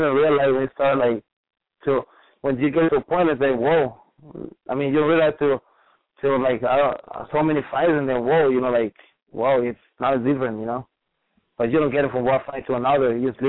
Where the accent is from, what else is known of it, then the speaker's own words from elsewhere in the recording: Arizona, United States; Well, my impression, you know, like, I mean, I came from Arizona. I never had that kind of experience with a world champion.